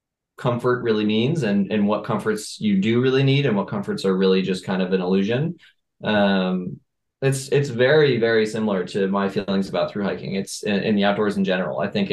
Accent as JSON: {"language": "English", "region": "New York", "country": "United States", "tie": "born or raised there", "said": "And I grew up in New York."}